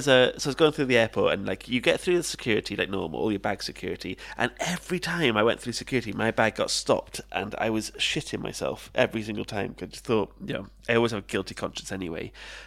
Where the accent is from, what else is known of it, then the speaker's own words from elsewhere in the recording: Australia; G'day, mate, I'm from Australia